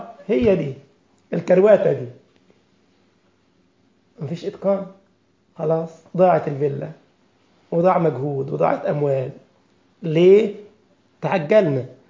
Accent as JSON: {"language": "Arabic", "country": "Egypt", "said": "حتى عندنا في مصر يقول لك مصر ما تبنتش في يوم."}